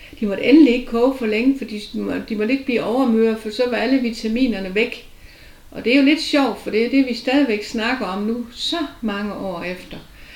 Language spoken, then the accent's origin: Danish; Haderslev, Region of Southern Denmark, Denmark; og jeg er født i Haderslev i 1946. Gik i skole i Haderslev, rejste til udlandet, boede et år i Tyskland og et år i England, og kom tilbage og gik på seminariet i Haderslev